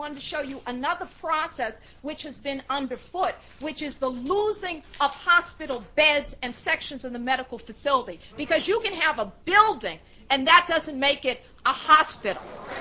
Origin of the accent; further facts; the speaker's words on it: New York, United States; I like to show this one because I'm from New York.